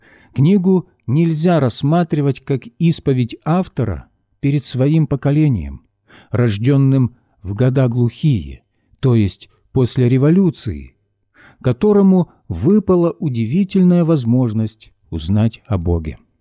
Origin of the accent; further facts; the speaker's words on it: Poltava Oblast, Ukraine; Так было в моем родном селе на Полтавщине десятки лет тому назад.